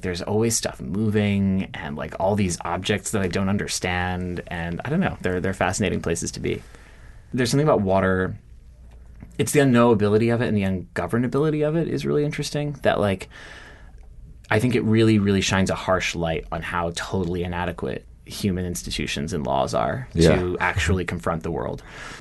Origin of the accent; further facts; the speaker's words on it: Baltimore, Maryland, United States; I grew up in Baltimore, like in the suburbs of Baltimore. It's not as though I grew up like going out on boats.